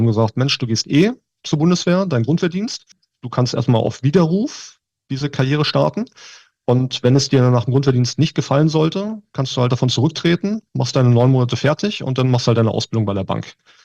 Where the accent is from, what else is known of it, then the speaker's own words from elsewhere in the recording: Berlin, Germany; Also gefühlt Mitte 30. Ja, ich bin gebürtiger Berliner, bin aber relativ viel auch schon in Deutschland rumgekommen.